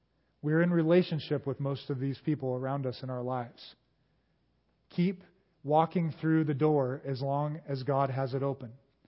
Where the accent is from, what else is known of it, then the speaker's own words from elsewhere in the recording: United States; And I grew up in America. I grew up in a family that both of my parents grew up going to church.